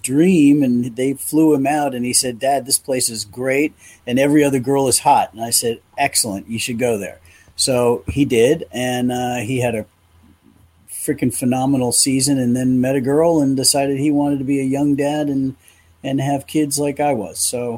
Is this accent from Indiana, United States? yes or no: no; New York, United States; born there; Yeah, well, I was, as you said, I was born in New York. And so all my friends and family are really here.